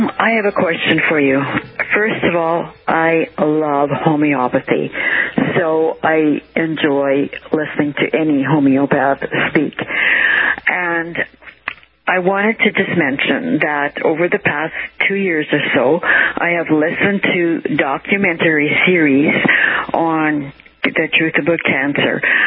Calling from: Canada; I'm calling from Canada.

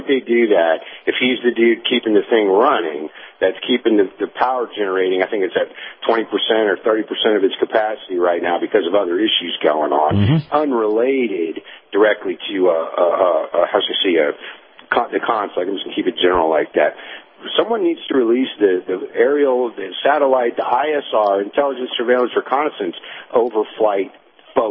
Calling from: Houston, Texas, United States; Hey, good morning, sir. … in Houston.

